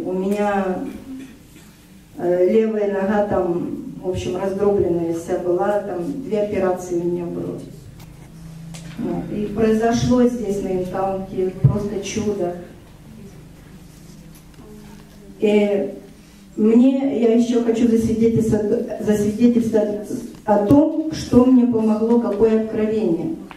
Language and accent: Russian; Vernon, British Columbia, Canada; Я из Канады, город Вернон